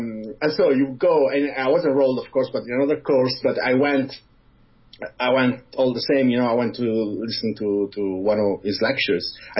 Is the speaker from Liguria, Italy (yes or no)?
no; Giulianova, Abruzzo, Italy; He would spend like on holidays because in Giulianova, my hometown, because it's a seaside resort, you know